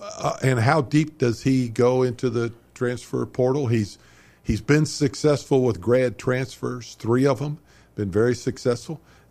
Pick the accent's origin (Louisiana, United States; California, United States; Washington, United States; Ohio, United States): Ohio, United States; Dayton; Growing up in Dayton, Cincinnati with the Big O, Oscar Robertson, Jack Twyman, the two teams won back-to-back championships with Ed Jucker, without Oscar.